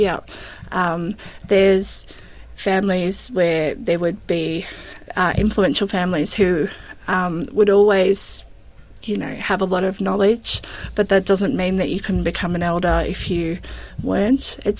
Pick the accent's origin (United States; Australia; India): Australia; Victoria; I grew up in around on Bunurong country, so around Port Phillip Bay for most of my life.